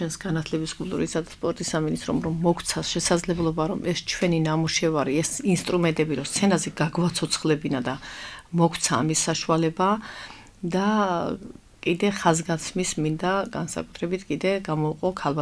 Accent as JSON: {"language": "Georgian", "region": "Adjara", "country": "Georgia", "tie": "born or raised there", "said": "ზემო აჭარის ფოლკლორს რაც შეეხება, ამ ყოფა ცხოვრებაში გავიზარდე მე თვითონ ამ ფოლკლორის წიაღში, რო ვთქვათ, ჩემი ოჯახი არის მუსიკალური ოჯახი, დედა ჩემი არის ეთნოფორი."}